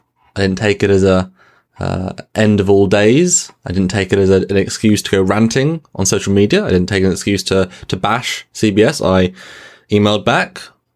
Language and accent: English; England, United Kingdom; I'm thrilled to talk in the morning of the UK as we're fellow English people.